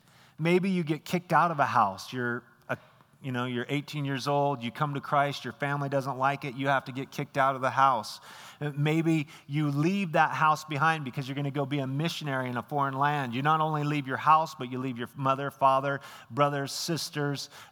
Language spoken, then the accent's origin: English; Filer, Idaho, United States; I'm from a little town called Filer down. I always say I'm from Twin. I'm not really from Twin, but it's the most, nobody knows where Filer's at. So even though it is the vacation capital of Idaho.